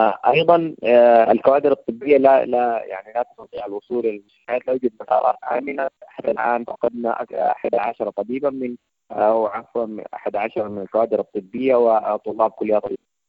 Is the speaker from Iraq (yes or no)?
no; Sudan; نحن السودانيين الآن نطالب بحسن معاملتنا كما يعامل الأجانب في السودان.